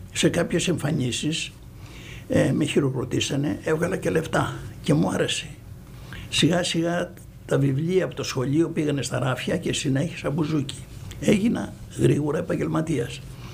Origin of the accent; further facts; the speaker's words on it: Kalamata, Peloponnese, Greece; Γιατί όταν λέω ότι είμαι από την Καλαμάτα